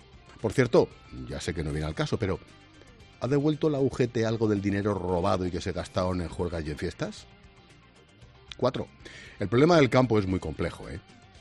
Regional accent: Madrid, Community of Madrid, Spain; Los madrileños tenemos una ventaja y es que casi ninguno somos de Madrid. Mi madre era de Talavera de la Reina.

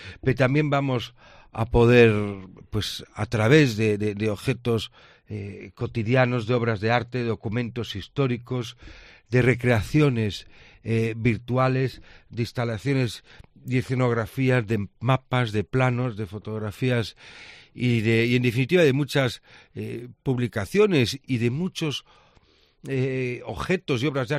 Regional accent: A Coruña, Galicia, Spain; lo que ha pasado en Coruña ha condicionado en gran medida lo que somos como gallegos.

